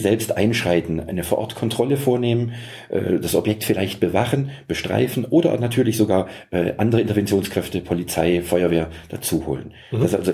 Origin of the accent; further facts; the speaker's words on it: Baden-Württemberg, Germany; und nicht nur als Schwabe, Energie sparen